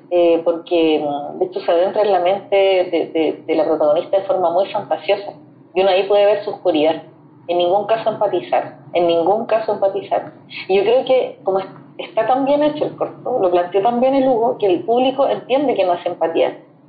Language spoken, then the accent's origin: Spanish; Chile; para nuestra historia como chileno